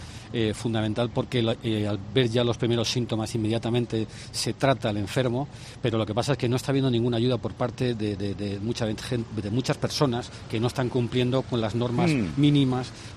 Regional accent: Madrid, Community of Madrid, Spain; born there; Yo nací en Embajadores.

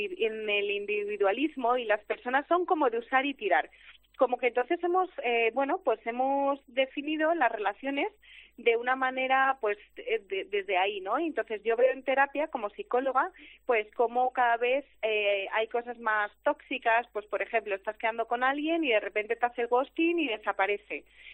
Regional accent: Galicia, Spain; todos mis veranos han sido en Galicia, tengo también mi familia en La Coruña. Y entonces yo soy una gallega de corazón y de sangre

